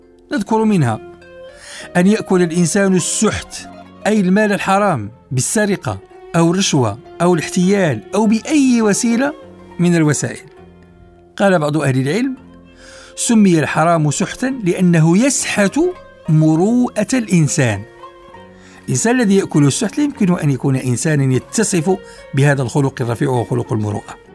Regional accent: Morocco; والحمد لله أن بلدنا المغرب تمكن من تقنين هذا السلوك

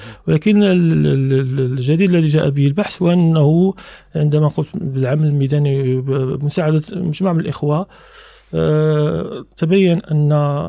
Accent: Casablanca, Casablanca-Settat, Morocco; كوني ينتمي لمدينة الدار البيضاء، من مواليد مدينة الدار البيضاء

